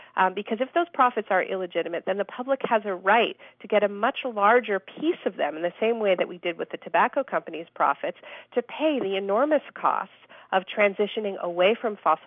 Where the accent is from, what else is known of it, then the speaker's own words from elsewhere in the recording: Canada; I'm Canadian, and in Canada, this is really an issue that's sort of front-page news